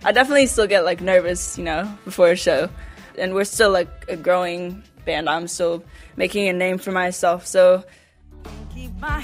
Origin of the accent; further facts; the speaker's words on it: London, Ontario, Canada; This is back home, my home country, London, Ontario, Canada.